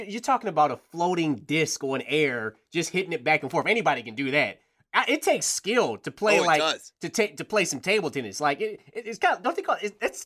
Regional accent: Detroit, Michigan, United States; Keith is a guy who grew up from my hometown, the west side of Detroit.

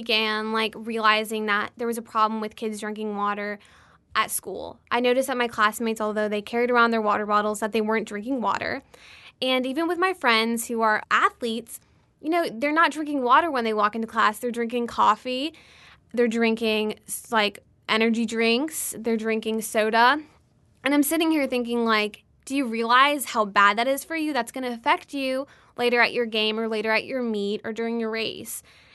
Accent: Baton Rouge, Louisiana, United States; I'm from Baton Rouge, Louisiana, and I go to Episcopal High School, and I'm a junior there.

